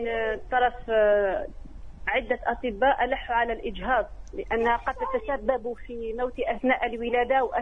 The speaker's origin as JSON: {"language": "Arabic", "country": "France", "said": "من فرنسا، عمري 32 سنة."}